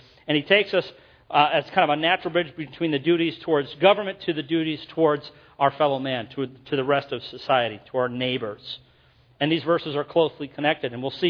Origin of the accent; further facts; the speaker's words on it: United States; Now, I'll be perfectly honest with you, as an American, that turns my stomach.